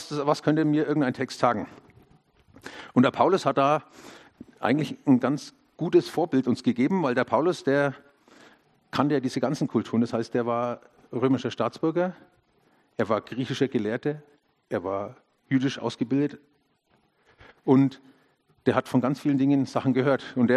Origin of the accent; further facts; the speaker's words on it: Germany; first language German; Also ich bin in Deutschland geboren, bin in Deutschland aufgewachsen. Das heißt, ich sehe alles schon mal traditionell deutsch irgendwie.